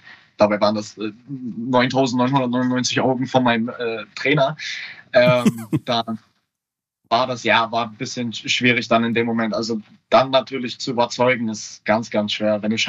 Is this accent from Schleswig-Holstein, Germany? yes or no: yes; Lübeck, Schleswig-Holstein, Germany; born there; In Lübeck.